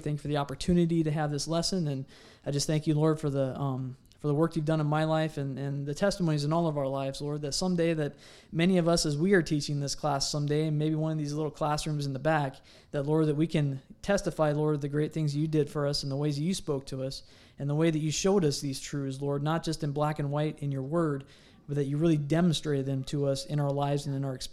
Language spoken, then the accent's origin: English; California, United States; And you know also that I grew up in California